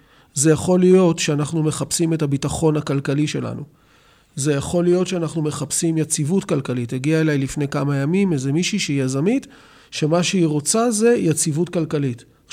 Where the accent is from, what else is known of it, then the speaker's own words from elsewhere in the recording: Tel Aviv, Tel Aviv District, Israel; אז אכן יליד תל אביב, וגדלתי באמת בשוק לוינסקי